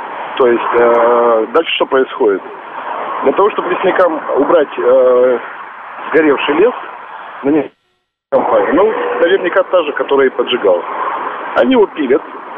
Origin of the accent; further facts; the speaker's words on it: Khakassia, Russia; now in Moscow, Russia; я из Красноярского края, Республика Хакасия.